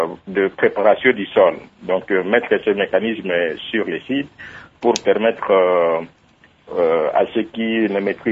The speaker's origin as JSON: {"language": "French", "town": "Isiro", "region": "Haut-Uélé", "country": "DR Congo", "said": "Dans des milieux où il n'y a pas d'organismes comme chez nous à Issiro."}